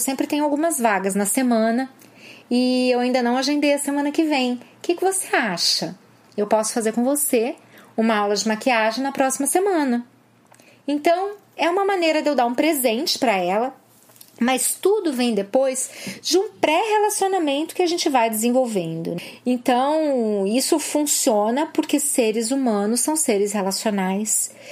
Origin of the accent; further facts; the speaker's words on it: Paraná, Brazil; eu não moro aqui há muito tempo, não. Eu sou do Paraná.